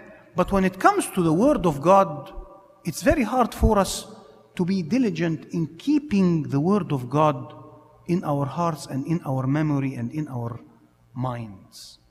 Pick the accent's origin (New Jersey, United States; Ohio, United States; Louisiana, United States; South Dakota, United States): Ohio, United States; Cleveland; we're originally from Cleveland, Ohio